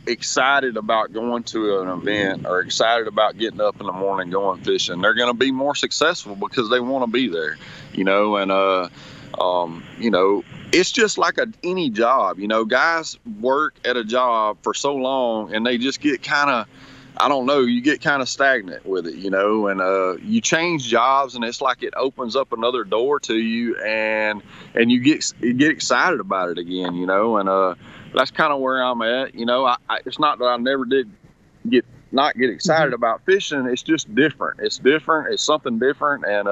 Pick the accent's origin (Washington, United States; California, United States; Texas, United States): Texas, United States; You know, I live on Sam Rayburn, or 15 minutes from Sam Rayburn, 45 minutes from Toledo Bend